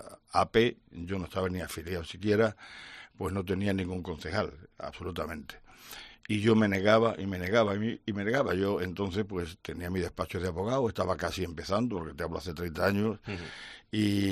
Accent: Extremadura, Spain; Extremadura, sin presupuesto, somos la última región de España.

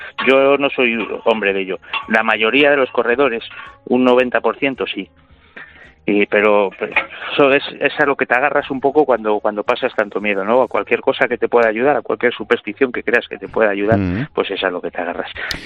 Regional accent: Madrid, Community of Madrid, Spain; yo soy de Madrid.

